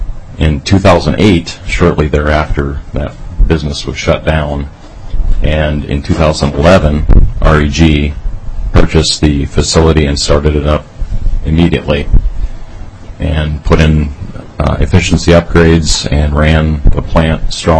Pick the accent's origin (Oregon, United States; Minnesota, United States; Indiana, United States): Minnesota, United States; I am proud to be a resident of Minnesota. I was born in Minnesota. I've been a resident of Minnesota my whole life.